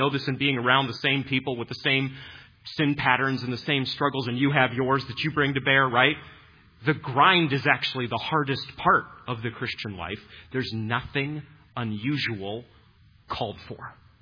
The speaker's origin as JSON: {"language": "English", "region": "New England", "country": "United States", "tie": "born or raised there", "said": "I grew up in New England. The Boston Marathon is like a holiday."}